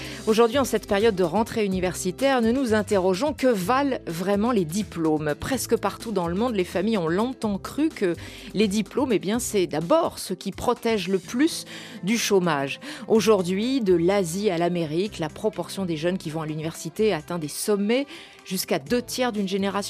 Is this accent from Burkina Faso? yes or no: yes; Burkina Faso; Et chez nous, au Burkina, on voudra savoir qui t'a envoyé.